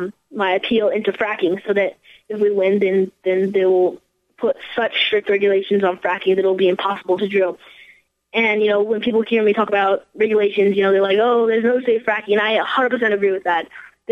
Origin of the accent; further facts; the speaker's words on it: Boulder, Colorado, United States; And so I'm from Boulder, Colorado, and in Colorado we have about 50,000 active fracking wells.